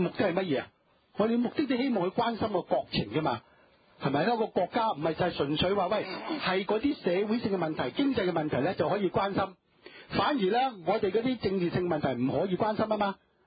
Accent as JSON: {"language": "Cantonese", "country": "Hong Kong", "tie": "born or raised there", "also_born_or_lived": "Canada", "said": "我八零年喺加拿大畢業，我都冇留低喺度。咁多次走我都冇申請移民，我一個土生土長喺香港呢"}